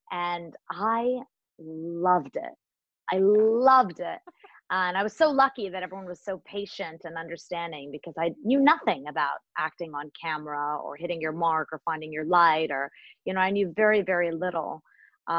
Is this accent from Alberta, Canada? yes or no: no; Toronto, Ontario, Canada; also born or lived in India / Africa / London; So, I was born in India. And I grew up in Africa and London, and then I came to Canada when I was almost 7 to Toronto.